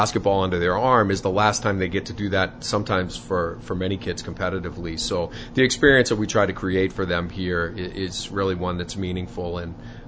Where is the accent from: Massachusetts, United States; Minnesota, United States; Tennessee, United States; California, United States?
Massachusetts, United States; Beverly; I'm originally from Beverly and grew up in black and orange and came to work in Ipswich